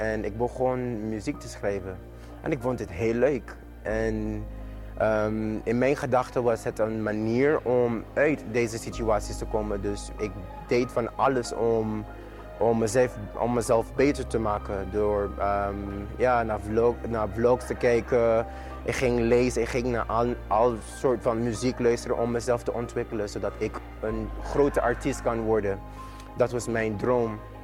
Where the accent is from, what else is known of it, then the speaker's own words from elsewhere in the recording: Sint Maarten; Dutch is a second language; moved away as an adult; now in Netherlands; Ik ben heel jong, ben 24 jaar oud en eigenlijk ik kwam hier naar Nederland om te studeren, om mijn studies door te zetten, want ik ben geboren en getogen op St. Maarten.